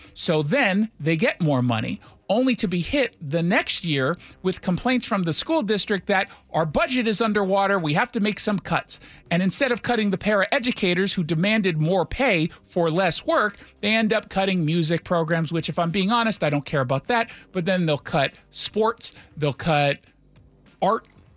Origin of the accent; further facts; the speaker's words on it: Los Angeles, California, United States; I'm from Los Angeles. I've had In-N-Out.